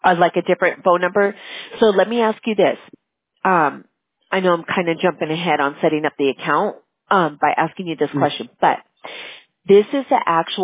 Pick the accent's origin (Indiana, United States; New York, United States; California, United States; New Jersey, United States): California, United States; So, California. Sunny California.